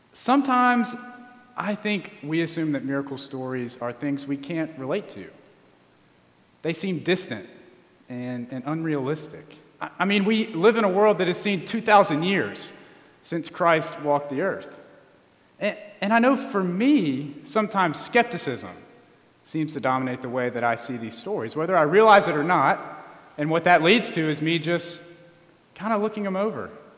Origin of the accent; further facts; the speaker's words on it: Birmingham, Alabama, United States; now in Dallas, United States; I'm from Birmingham, Alabama, so I'm used to experiencing all four of the seasons. And as I've been in Dallas the past year